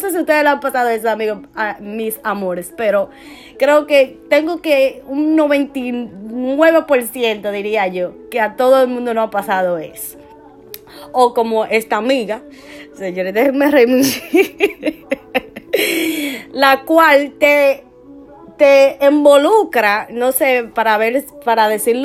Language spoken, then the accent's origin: Spanish; Dominican Republic; Se encuentra en mi país, en República Dominicana, y yo esté aquí.